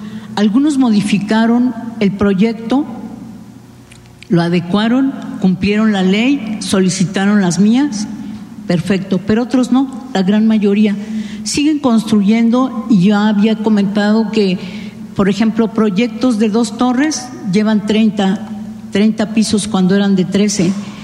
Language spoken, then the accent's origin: Spanish; Puerto Vallarta, Jalisco, Mexico; particularmente hablo de la región donde vengo … de Radio Universidad de Guadalajara en Puerto Vallarta